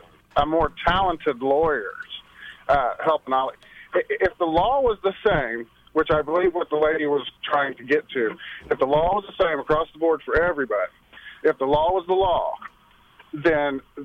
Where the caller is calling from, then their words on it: Missouri, United States; I'm from Eastern Jackson County.